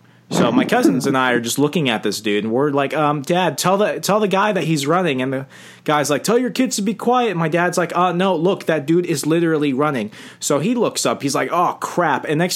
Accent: Sierra Vista, Arizona, United States; Perfect. That's my hometown.

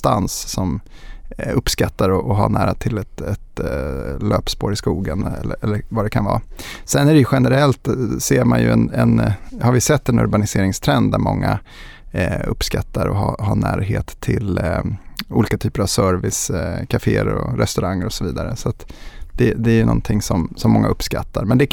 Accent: Solna, Stockholm County, Sweden; now in Täby, Sweden; Jag kommer från Solna från början. Jag bor idag i Täby med fru och två fantastiska barn.

